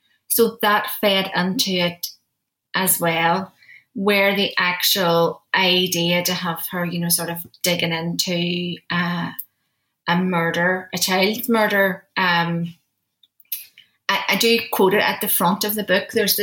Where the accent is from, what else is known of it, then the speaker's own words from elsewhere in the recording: Derry, Northern Ireland, United Kingdom; It's set in my hometown, my home city of Derry.